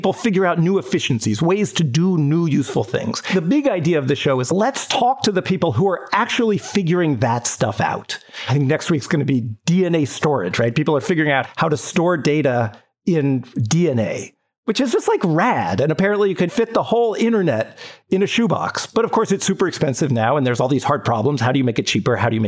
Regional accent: San Diego, California, United States; The other one that came to mind, I grew up in San Diego.

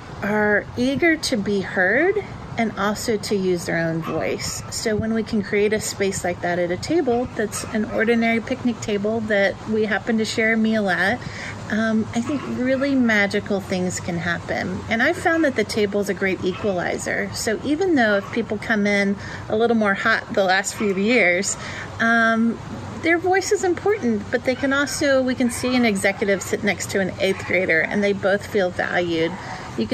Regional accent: Houston, Texas, United States; Growing up in Houston, I saw your face on TV almost every night.

